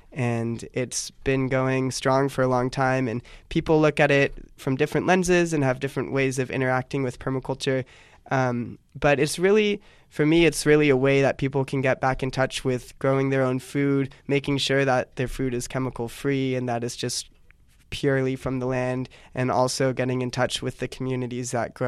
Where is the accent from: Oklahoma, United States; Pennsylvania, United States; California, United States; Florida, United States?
California, United States; San Luis Obispo; I grew up in San Luis Obispo and then went to college at UC Santa Cruz.